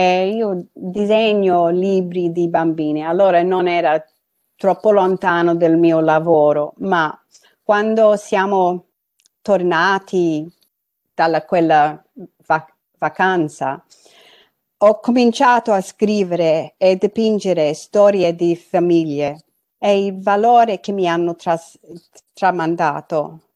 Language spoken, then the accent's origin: Italian; Horsham, Victoria, Australia; Italian is a second language; quando sono cresciuta a Horsham, io non volevo affatto essere italiana.